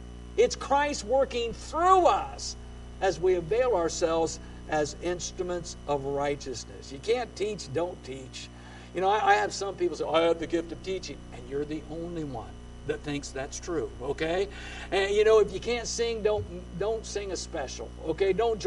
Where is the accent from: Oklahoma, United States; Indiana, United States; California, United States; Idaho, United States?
Indiana, United States; You know, I grew up in Indiana.